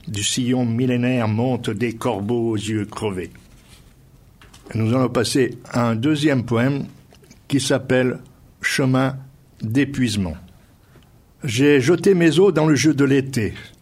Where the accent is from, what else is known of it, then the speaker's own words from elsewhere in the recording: Le Grand-Lemps, Auvergne-Rhône-Alpes, France; Ici, on est dans le Royan, mais je suis natif de du Grand Lens, dans la plaine de la Bièvre, là-bas, vers la côte Saint-André, tout ça. Complètement différente au niveau état d'esprit. C'est une plaine de cailloux et d'argile.